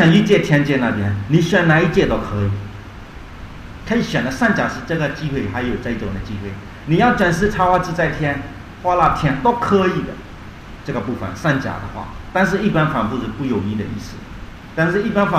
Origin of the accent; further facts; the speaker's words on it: Myanmar; 我是缅甸人，讲缅甸人的看法的意思，非常难看的感觉。